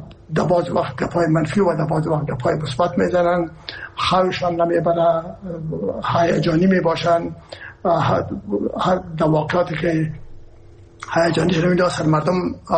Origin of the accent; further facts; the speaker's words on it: Herat, Afghanistan; من که هستم از هرات هستم و پدر مادر من هرات هستن